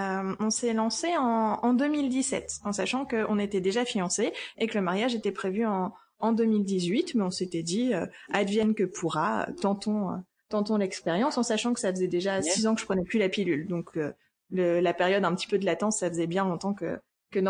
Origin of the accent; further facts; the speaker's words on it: Lille, Hauts-de-France, France; Du coup, je vous parle de chez moi. Je viens de Lille.